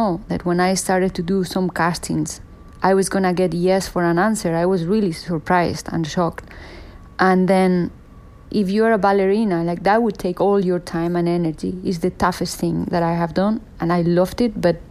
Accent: Alcobendas, Community of Madrid, Spain; also born or lived in San Sebastián de los Reyes; I grew up in an area that is called Alcobendas and an area that is called San Sebastián de los Reyes. They are together, very close to each other.

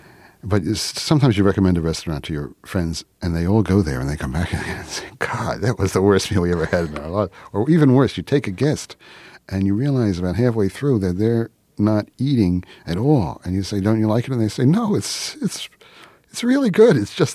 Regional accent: Philadelphia, Pennsylvania, United States; When I grew up in Philadelphia, we did not have pizza.

